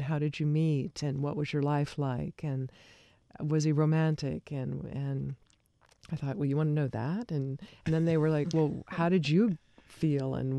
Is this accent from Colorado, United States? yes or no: yes; Colorado, United States; I came from Colorado. It wasn't my kind of background.